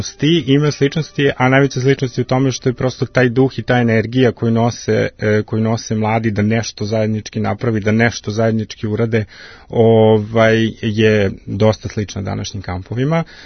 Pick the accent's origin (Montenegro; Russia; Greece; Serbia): Serbia; ja sam iz Srbije